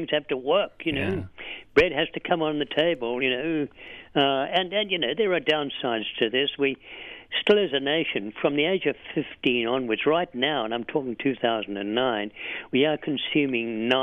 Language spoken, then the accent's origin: English; Australia; because I am an Australian and because I write about my people